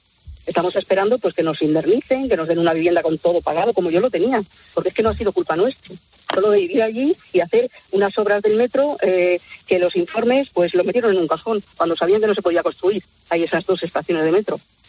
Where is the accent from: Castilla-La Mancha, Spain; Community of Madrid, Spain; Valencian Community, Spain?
Community of Madrid, Spain; San Fernando de Henares; que estoy a 12 kilómetros de mi pueblo, que yo soy de San Fernando de Henares. Sí. Vivía 40 años en ese domicilio